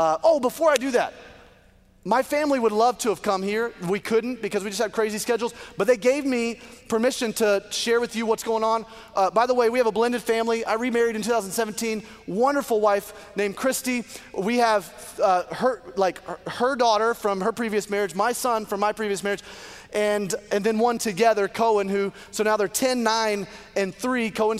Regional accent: Alabama, United States; I grew up in Alabama. I had never heard of it.

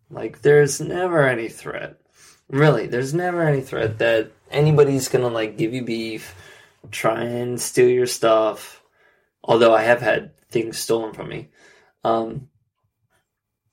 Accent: Virginia, United States; also born or lived in Washington, D.C.; I as an American, as a Northern Virginia native who was born in D.C., I can totally relate.

